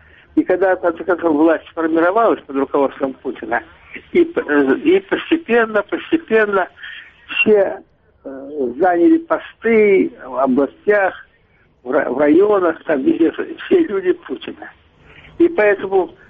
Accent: Belyov, Tula Oblast, Russia; это я из Белева, да?

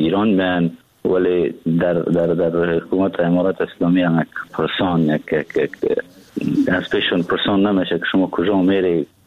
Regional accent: Afghanistan; now in Turkey; من تقریبا مدت یک ماه یا کمتر میشه که از افغانستان بیرون آمدم، بیرون شدم، بلند هم ترکیه بسر میدارم.

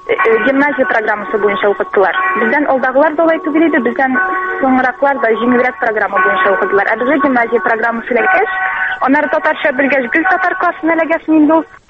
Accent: Shemordan, Tatarstan, Russia; Мин Сабар районы Шәмәрдән бистәсеннән.

